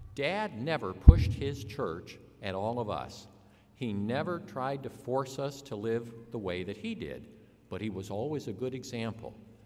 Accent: Ohio, United States; to thank all of you for welcoming my family and me to come down south here, because we're Yankees, we're from Ohio.

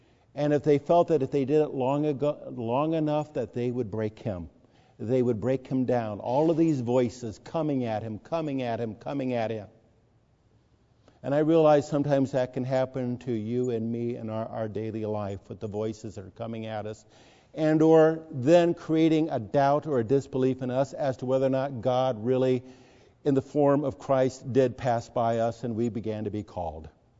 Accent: Pasadena, California, United States; I was a strapping young teenage boy growing up in Pasadena, enjoying school and playing lots of basketball.

